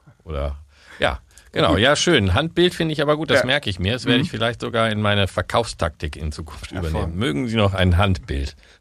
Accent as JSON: {"language": "German", "town": "Werther", "region": "North Rhine-Westphalia", "country": "Germany", "tie": "born there", "said": "Ich bin nämlich in Werther geboren. Ja, das kennt man nur von diesen Karamellbonbons. Die da ursprünglich werden da gemacht. Das heißt, ich bin, wenn man so will, ein Werthers-Echter. Bielefeld, 12 Kilometer entfernt, aber Ostwestfalen."}